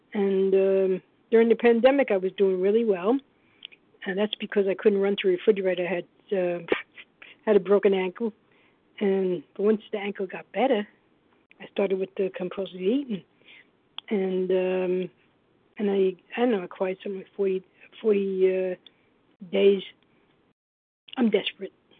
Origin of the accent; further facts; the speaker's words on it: New York, United States; Hi, everybody. I'm from New York